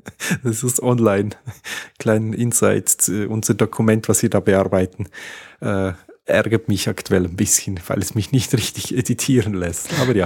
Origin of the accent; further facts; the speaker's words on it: Switzerland; Bei uns in der Schweiz bekommt man jedes Jahr eigentlich ein neues Telefonbuch zugeschickt.